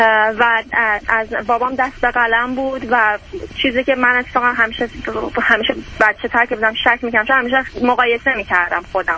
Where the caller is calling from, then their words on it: California, United States; از کالیفرنیا، اورنج کانتی.